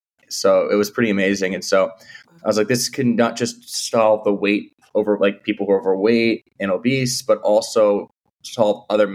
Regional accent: Boston, Massachusetts, United States; I'm from Boston.

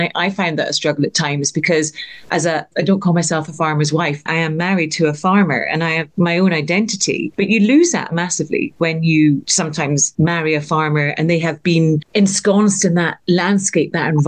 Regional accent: Glasgow, Scotland, United Kingdom; I grew up in Glasgow, centre of Glasgow, happened to marry a farmer

